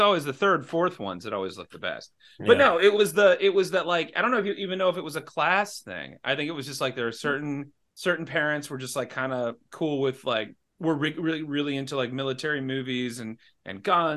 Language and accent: English; Clive, Iowa, United States; growing up in Clive, Iowa, I wasn't on the moon, even though it felt like